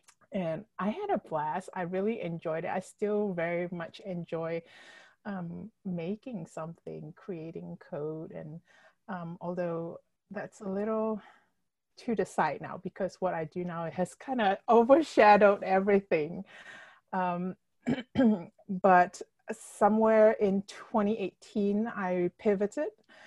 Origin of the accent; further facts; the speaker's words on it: Malaysia; moved away as an adult; now in North Carolina, United States; And I started because I married my husband and I moved from Malaysia to North Carolina and I didn't have a job.